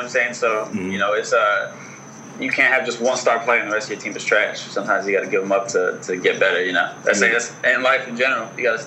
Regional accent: Bronx, New York, United States; also born or lived in South Plainfield, United States; now in Jersey City, United States; I live in Jersey City now. I was born in the Bronx. I went to, like, elementary school in the Bronx, and then did, like, high school and all that in South Playfield, New Jersey

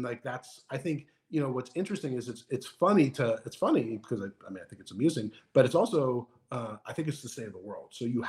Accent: New York, United States; I'm a New Yorker, right? I grew up as a longtime suffering Knicks fan.

